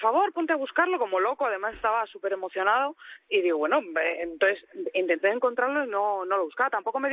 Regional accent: Azuqueca de Henares, Castilla-La Mancha, Spain; Yo soy de Azuqueca, de Guadalajara.

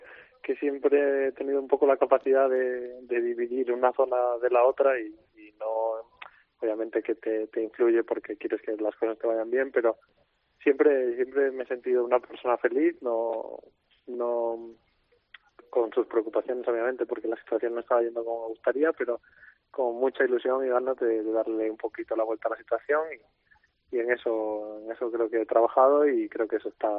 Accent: Santiago de Compostela, Galicia, Spain; La verdad que sí, a mí me gusta mucho, pero claro, que voy a decir, soy de allí.

